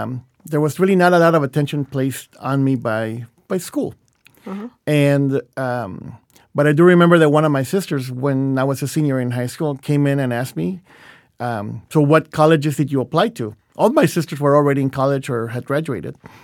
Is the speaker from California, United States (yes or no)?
yes; California, United States; growing up in the South Bay, which is where I grew up, there were a lot of Latino families around us.